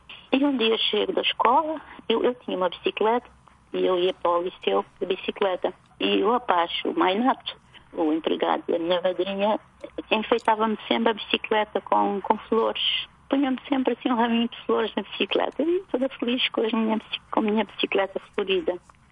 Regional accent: Mozambique; now in Portugal; Eu queria voltar para Moçambique, o meu pai tinha ficado.

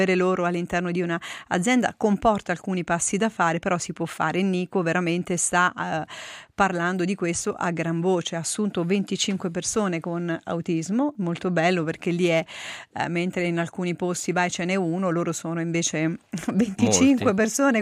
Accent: Abruzzo, Italy; io sono abruzzese

